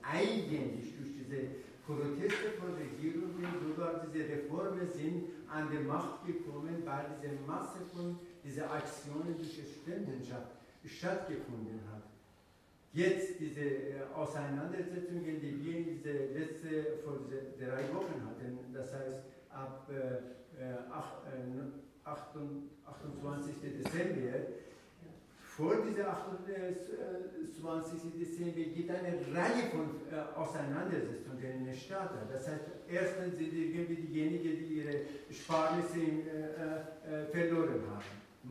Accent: Iran; German is a second language; Ich glaube, das ist, als ein Iraner, als Kenner

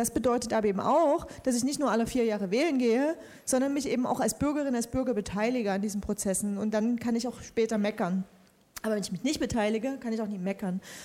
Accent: Dresden, Saxony, Germany; ich komme ursprünglich aus Dresden, im Osten

